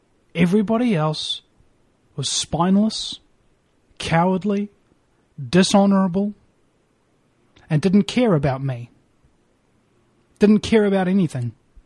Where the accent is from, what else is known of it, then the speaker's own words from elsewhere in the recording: New Zealand; And this is another thing about being a New Zealander. And I'm the first New Zealander in the world, by the way, to have a radio show on real American radio stations.